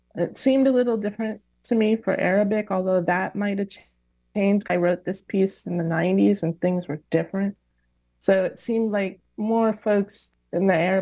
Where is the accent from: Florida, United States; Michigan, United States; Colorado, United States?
Florida, United States; Miami; And then I grew up in Miami and learned a lot of Spanish and became a teacher of Spanish, and so I was interested in Spanish.